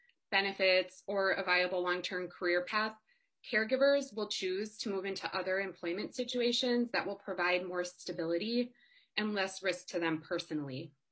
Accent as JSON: {"language": "English", "town": "Oakdale", "region": "Minnesota", "country": "United States", "said": "I'm from Oakdale."}